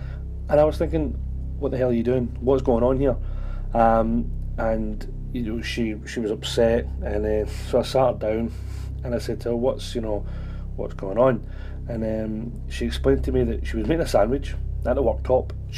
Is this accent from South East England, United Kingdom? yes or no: no; Glasgow, Scotland, United Kingdom; especially when the ship was built in Scotland, in Glasgow, in my hometown. In fact, my granddad actually helped build it.